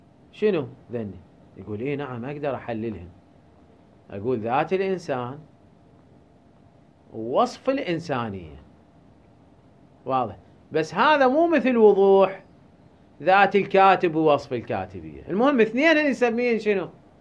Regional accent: Iraq

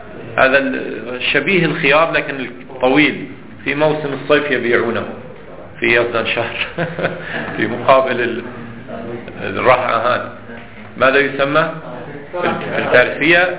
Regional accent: Lebanon; مثلا عندنا في لبنان في القمح يوجد كيل مخصوص يقال له المد

